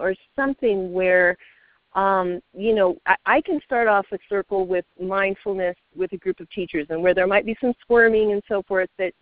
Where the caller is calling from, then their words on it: California, United States; I'm calling from Northern California